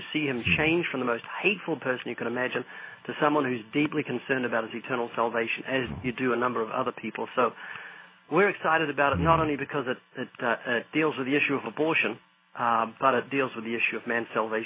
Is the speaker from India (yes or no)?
no; New Zealand; no, that's not right, because I'm from New Zealand, and you're pointing down.